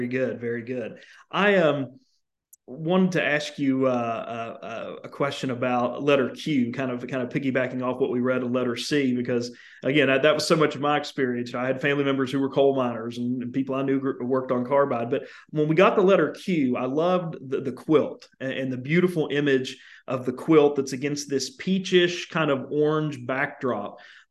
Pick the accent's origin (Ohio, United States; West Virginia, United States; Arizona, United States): West Virginia, United States; Charleston; And, you know, I grew up in Charleston, West Virginia, and I think about carbide